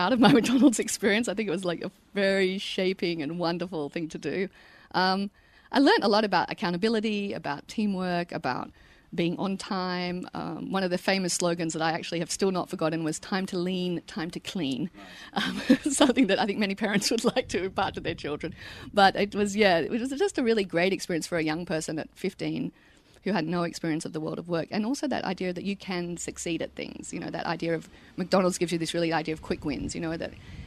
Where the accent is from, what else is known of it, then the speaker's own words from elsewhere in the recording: Orange, New South Wales, Australia; also born or lived in Sydney, Australia; I grew up in Orange, New South Wales, which is a small country town about 4 hours west of Sydney. Born in Sydney, but then went to 5 different primary schools all over before we actually finally settled back in Orange, which is my mother's hometown.